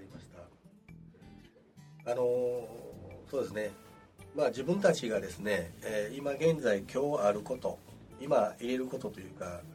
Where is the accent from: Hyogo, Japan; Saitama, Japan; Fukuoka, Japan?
Hyogo, Japan; Kobe; 地元神戸ということもあってですね、